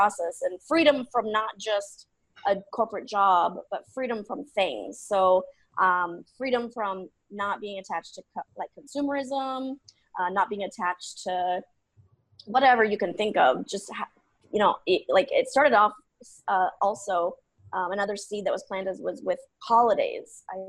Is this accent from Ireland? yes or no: no; Nebraska, United States; moved away as an adult; also born or lived in Arizona; I'm originally from the U.S., spent a lot of time growing up in the Midwest in Nebraska.